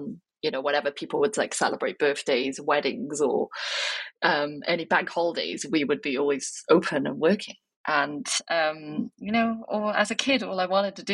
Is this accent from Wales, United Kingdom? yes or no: yes; Wales, United Kingdom; when people would ask me like, oh, where are you from? And then I would say, I'm from Wales.